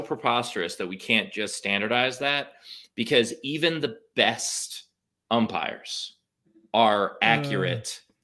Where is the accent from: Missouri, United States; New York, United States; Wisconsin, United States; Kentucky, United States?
New York, United States; New York City; I grew up in New York City and I used to take the train to high school every day.